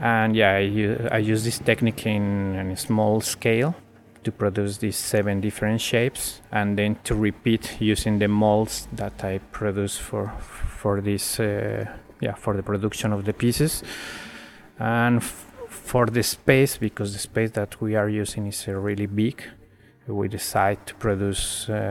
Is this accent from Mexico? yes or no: yes; Mexico City, Mexico; now in São Paulo, Brazil; I'm an artist from Mexico City, but actually I live in São Paulo, Brazil.